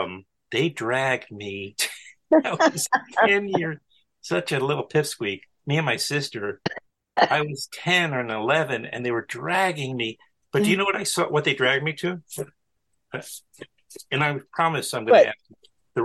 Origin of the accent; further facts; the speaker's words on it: New York, United States; I grew up in New York.